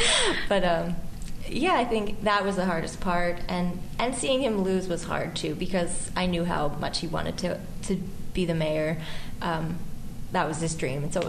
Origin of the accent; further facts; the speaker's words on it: Philadelphia, Pennsylvania, United States; And I grew up there. I was born in Chestnut Hill, actually, and quickly my parents moved to Mount Airy into a home on a really small, beautiful street.